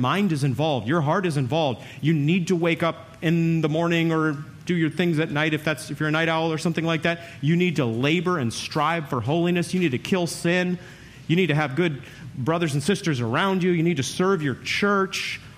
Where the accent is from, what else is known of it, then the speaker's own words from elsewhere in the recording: Maine, United States; You're dropped in a New England forest. I'm from Maine, so I get this.